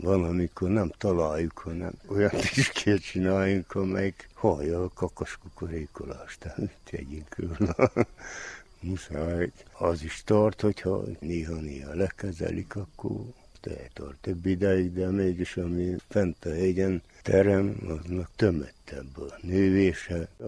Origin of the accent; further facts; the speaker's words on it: Székelyvarság, Harghita, Romania; Székely-Varsa, Talas Bercsi lakós. Itt is születtem, ma 81 éve.